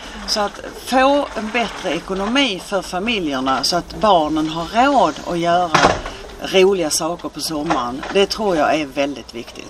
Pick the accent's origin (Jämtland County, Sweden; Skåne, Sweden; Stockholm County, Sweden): Skåne, Sweden; Jag kommer från Skåne, där finns ju inga stora öar